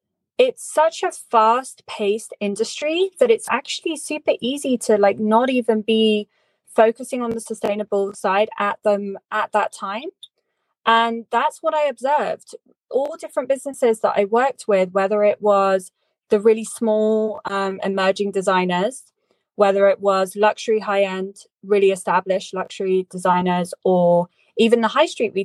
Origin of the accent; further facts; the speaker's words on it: Oxford, South East England, United Kingdom; moved away as an adult; now in London, United Kingdom; my hometown of Oxford, which is in England. As you can tell by my accent, that's where I grew up. So when I was 18, I moved to London